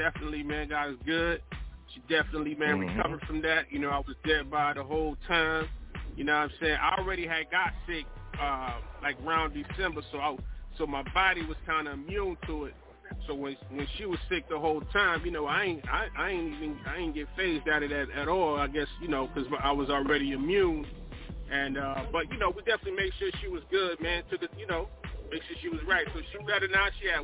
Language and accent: English; Daytona Beach, Florida, United States; born there; and I was born in Florida. I was born in Daytona Beach, Florida, so I was born in the sun, you know what I'm saying?